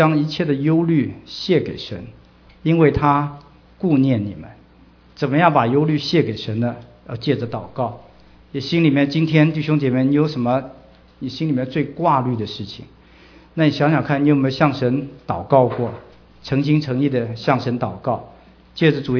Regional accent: China; 我们中国人唐朝的时候有个诗人叫做罗隐，他就有一句话中国人大概都知道

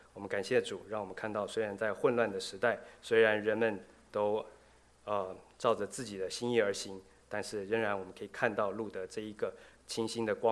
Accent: China; 我们中国人也叫，在契约上也叫什么履行啊

